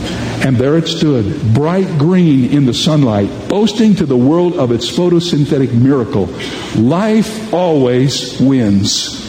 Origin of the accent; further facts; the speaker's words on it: Indiana, United States; I grew up in ministry in Indiana, not very far away from them, and they're wonderful folks.